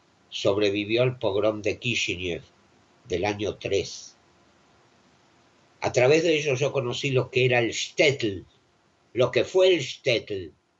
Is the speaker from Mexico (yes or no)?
no; Argentina; born there; yo nací en la Argentina después de la guerra. Mi padre, que en paz descanse, llegó a Argentina antes de la Shoah. Mis abuelos maternos llegaron aún antes de la Primera Guerra Mundial.